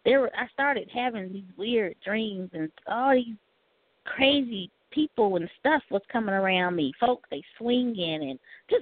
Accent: California, United States; also born or lived in Gary, United States; I'm from Gary. Left Gary, went to California. Spent the majority of my childhood there. Went back and forth a lot. And so I was exposed to various things in Inglewood and in Gary and Chicago

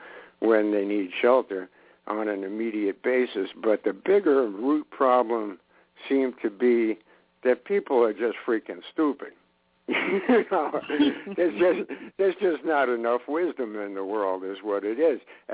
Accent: Brooklyn, New York, United States; I grew up in Brooklyn, and you see a lot of nasty stuff there.

